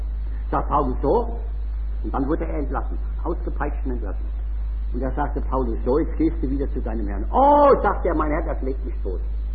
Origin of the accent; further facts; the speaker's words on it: Rhineland-Palatinate, Germany; now in Nuremberg, Germany; Aber das gibt es ja auch hier in Nürnberg. Bei uns in der Pfalz habe ich das oft erlebt.